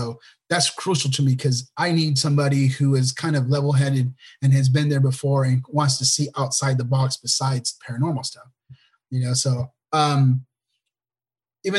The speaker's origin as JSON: {"language": "English", "town": "Lebanon", "region": "Oregon", "country": "United States", "lives_now": "Temple, United States", "said": "I'm based out of Temple, Texas. We are originally from Oregon, from Lebanon, Oregon."}